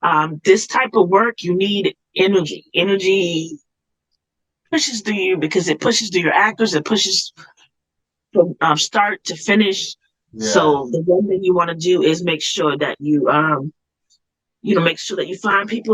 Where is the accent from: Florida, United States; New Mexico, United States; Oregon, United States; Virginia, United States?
Virginia, United States; born there; also born or lived in Cuba / Texas; now in Charleston, United States; My dad was in the military, so I was born in Virginia. I lived in Cuba. I lived here. I lived in Texas.